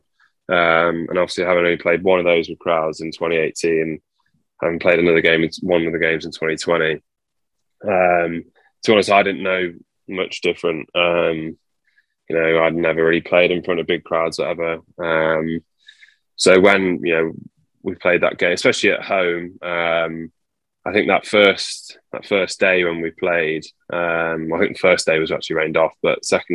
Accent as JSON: {"language": "English", "town": "Retford", "region": "East Midlands", "country": "United Kingdom", "tie": "born or raised there", "also_born_or_lived": "Worksop", "said": "I was born in Worksop. I mean, I lived there in Retford, actually, near Worksop for 7 or 8 years, I say, and then moved out towards Beaverway."}